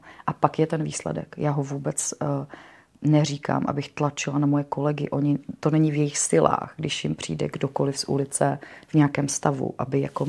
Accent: Moravia, Czechia; Protože já jsem z Moravy, z třígenerační rodiny, kde vlastně nikdo není nikdy moc sám.

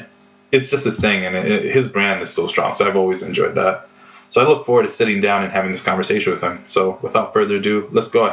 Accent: Bronx, New York, United States; also born or lived in Yonkers; And personally, I tell you guys I'm from the Bronx, but, you know, I spent part of my youth growing up in Yonkers. So Yonkers is also home for me.

